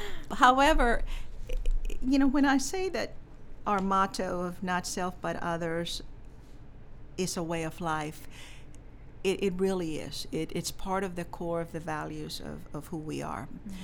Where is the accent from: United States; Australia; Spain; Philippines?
Spain; I grew up in Spain, mm-hmm. in a convent.